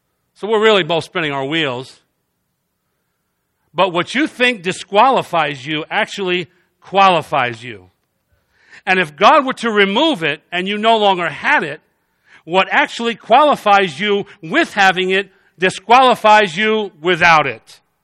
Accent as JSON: {"language": "English", "town": "New York City", "region": "New York", "country": "United States", "said": "I came from New York City with this young lady. I came from New York City."}